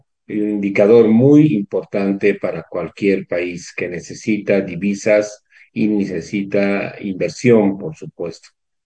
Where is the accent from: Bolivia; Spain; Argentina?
Bolivia; que tuvimos la suerte como bolivianos